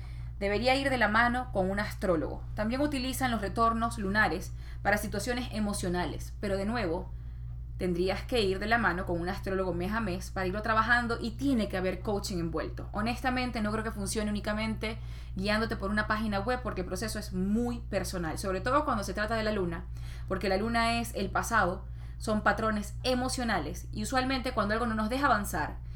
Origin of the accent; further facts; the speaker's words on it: Venezuela; yo soy venezolana, ese es mi país, eso tiene que ver con la luna, porque es the homeland, es como la tierra madre que me vio nacer.